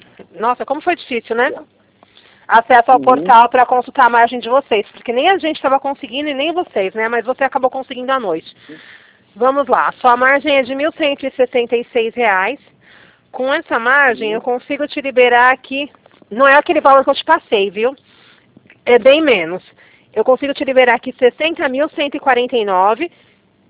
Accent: São Paulo, Brazil; bem aqui no centro de Barueri. Aqui é muito frio. Eu sou paulista, mas não me acostumo.

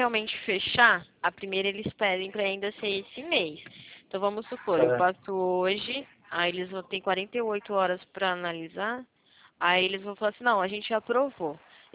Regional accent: São Paulo, Brazil; Não, eu sou de São Paulo.

